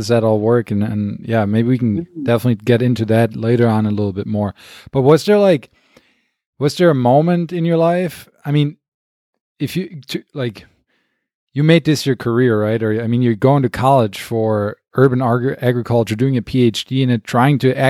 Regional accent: Germany; I'm from Germany originally

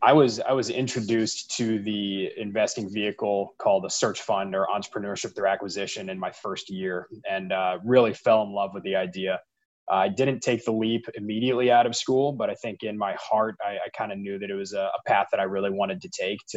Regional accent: St. Louis, Missouri, United States; I landed a great opportunity at a family office private equity firm here in my hometown of St. Louis.

